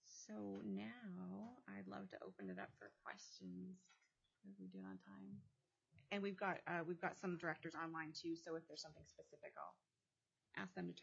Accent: Alaska, United States; I was shocked coming from Southeast to see that folks on the rail belt are paying more than 20 cents a kilowatt hour.

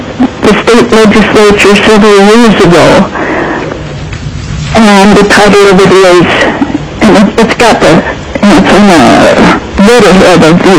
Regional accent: Fairbanks, Alaska, United States; I represent myself, and I'm from Fairbanks.

